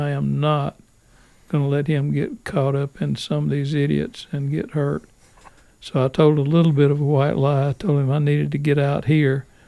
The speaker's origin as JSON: {"language": "English", "region": "Alabama", "country": "United States", "said": "And I thought, oh, Lord, I'm dead now because he knows I'm from Alabama."}